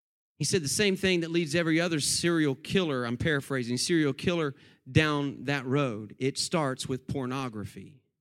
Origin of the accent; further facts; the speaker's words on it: Tallahassee, Florida, United States; He was arrested in Tallahassee, Florida, my hometown. In fact, my best friend's dad growing up was one of the arresting officers on that case.